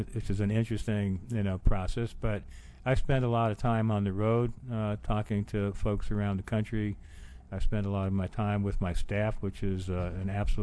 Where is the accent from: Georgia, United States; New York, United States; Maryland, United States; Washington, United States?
New York, United States; I grew up in Manhattan on the Lower East Side, didn't have much growing up.